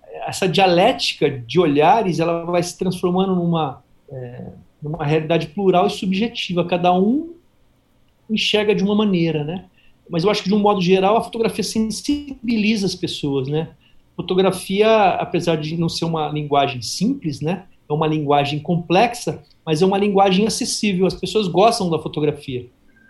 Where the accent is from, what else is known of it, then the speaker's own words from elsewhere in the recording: Uberaba, Minas Gerais, Brazil; moved away; also born or lived in Ribeirão Preto; Eu morava em Ribeirão Preto, eu sou mineiro de Uberaba, mas morava em Ribeirão Preto.